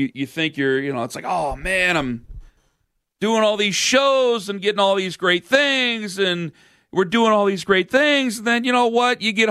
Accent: Canton, Ohio, United States; And being from Canton, Ohio, and having Bills fans come to my hometown and come to my area, and even being in Cleveland, they'll stop by camp and they'll go to Browns camp during that time and they'll go see that.

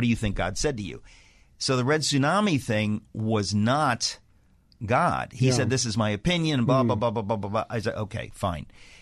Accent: Danbury, Connecticut, United States; 2 days later, she played in Danbury, Connecticut. That's my hometown.

